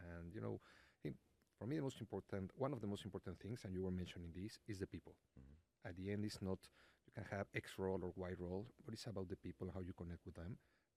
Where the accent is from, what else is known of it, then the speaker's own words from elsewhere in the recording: Mexico City, Mexico; also born or lived in Monterrey / New York / Miami; And I'm originally from Mexico. Yeah. Actually, born and raised in Mexico City. Then I moved to Monterrey, Mexico.